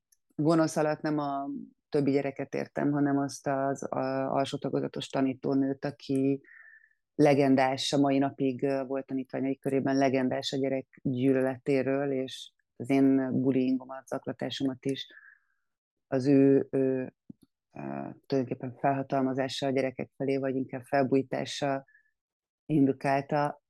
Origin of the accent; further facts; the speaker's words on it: Budapest, Hungary; Én Budapesten születtem és nőttem föl.